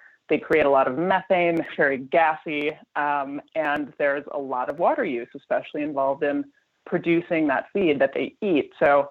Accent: Midwest, United States; I'm from the Midwest, and he's a huge fan of White Castle.

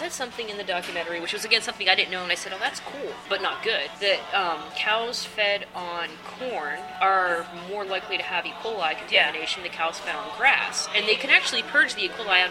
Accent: United States; as a country, as an American, I can say my country has a problem with our weight.

